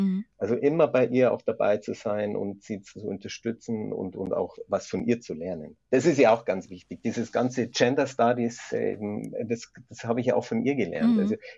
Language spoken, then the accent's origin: German; Bavaria, Germany; Ich bin halt doch ein Bayer, gell?